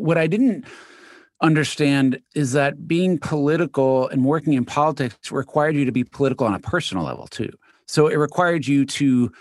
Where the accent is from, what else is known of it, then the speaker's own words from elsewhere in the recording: New York City, New York, United States; now in New York City, United States; New York, originally born in Queens.